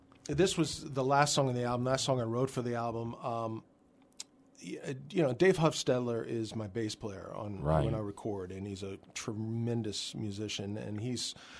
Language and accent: English; Virginia, United States; I'm from Northern Virginia or D.C. area, and the Birchmere is kind of the big music hall up there